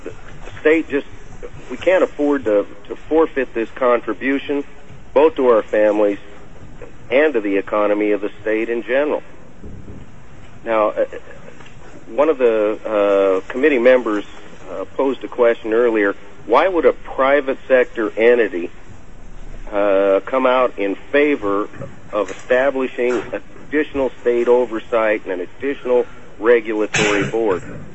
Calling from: King Salmon, Alaska, United States; I'm calling you from King Salmon out here on a snowy, cold Bristol Bay afternoon.

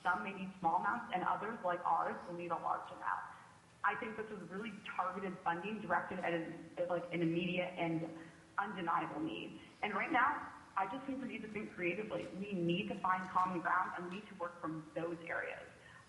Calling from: Fairbanks, Alaska, United States; I'm calling from Fairbanks, Alaska.

